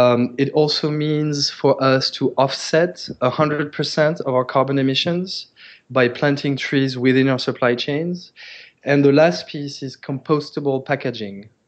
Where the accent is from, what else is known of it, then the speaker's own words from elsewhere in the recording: France; English is a second language; moved away as an adult; I grew up in France.